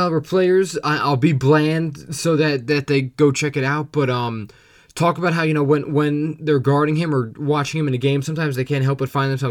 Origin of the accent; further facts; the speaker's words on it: New Jersey, United States; growing up in New Jersey when the Jason Kidd Nets were a big thing